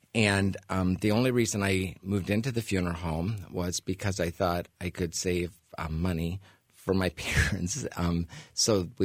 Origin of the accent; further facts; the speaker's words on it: Cedar Rapids, Iowa, United States; I'm originally from Cedar Rapids and wanted to be a doctor